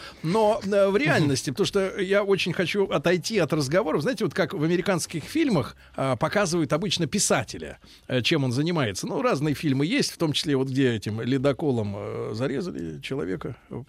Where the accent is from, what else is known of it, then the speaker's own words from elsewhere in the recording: Vologda Oblast, Russia; accent: Vologda; Я простите за мой вологодский акцент